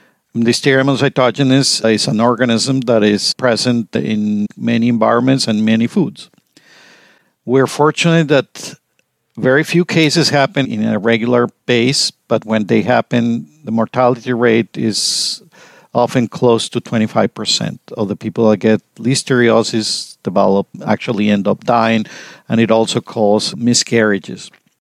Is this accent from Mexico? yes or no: yes; Mexico; moved away as an adult; now in United States; when I started my bachelor's degree in food science back in Mexico. I'm originally from Mexico.